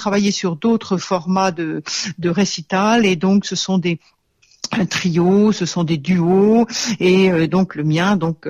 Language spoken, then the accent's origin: French; Paris, Île-de-France, France; je suis parisienne et j'ai une maison ici dans la région